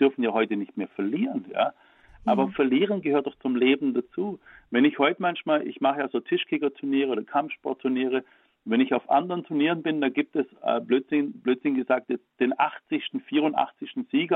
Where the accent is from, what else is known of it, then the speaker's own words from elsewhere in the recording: Baden-Württemberg, Germany; ich komme aus Baden-Württemberg.